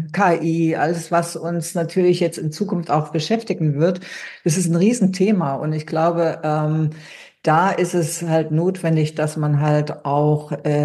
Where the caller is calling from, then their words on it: Berlin, Germany; Ich bin jetzt aus Berlin zugeschaltet, ja.